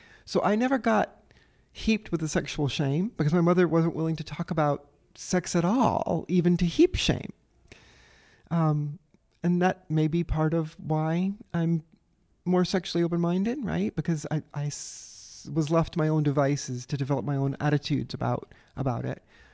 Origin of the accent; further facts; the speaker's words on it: Louisiana, United States; I grew up in the River Parishes.